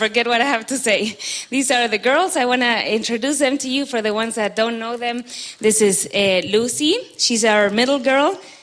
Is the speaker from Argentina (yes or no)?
yes; Argentina; English is a second language; also born or lived in Chile; now in Switzerland; my special accent is I was born and I grew up in Argentina and Chile, and now we serve together in Switzerland.